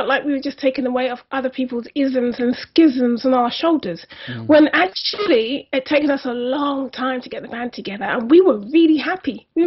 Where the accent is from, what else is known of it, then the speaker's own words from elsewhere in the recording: Brixton, London, United Kingdom; because I'm from Brixton